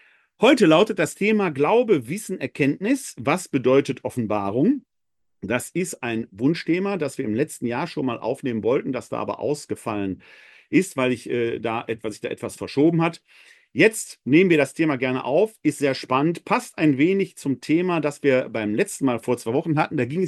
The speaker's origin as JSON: {"language": "German", "town": "Essen", "region": "North Rhine-Westphalia", "country": "Germany", "tie": "born or raised there", "lives_now": "Wuppertal, Germany", "said": "nach Essen in meiner Heimatstadt, da weiß ich, dass dort auch zugeschaut wird. Ganz herzliche Grüße in meine Heimatstadt."}